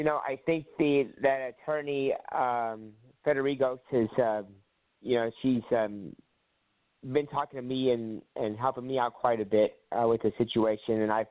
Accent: Hawaii, United States; Yeah, it happened in Pinellas County, but I'm from Hawaii. My parents raised me over there.

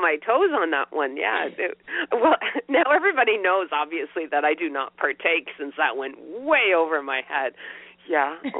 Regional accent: the South, United States; accent: southern; I used to live in Arkansas, so you know that hold on, let's see if I can still do it. When I go down south, my southern accent comes back very, very, very quickly

